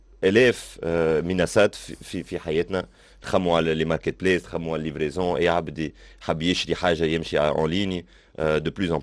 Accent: Tunisia; هو مشكله كبيره عندنا في تونس

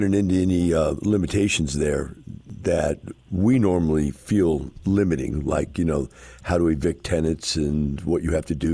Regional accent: Alton, Illinois, United States; born there; also born or lived in Chicago Heights; I was born in Alton, Illinois, and my mother lived for a while when I was a kid in Chicago Heights, Illinois. So I've got some Illinois in me at some point.

